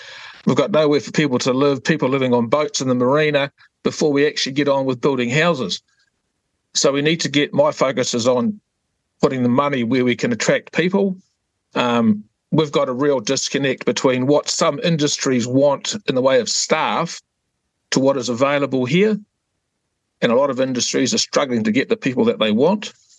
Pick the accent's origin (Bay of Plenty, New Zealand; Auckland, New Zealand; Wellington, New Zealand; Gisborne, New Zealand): Bay of Plenty, New Zealand; Te Puke; also born or lived in Tauranga; I was born and raised in Te Puke, did my high school in Te Puke, did all my early life working in Tauranga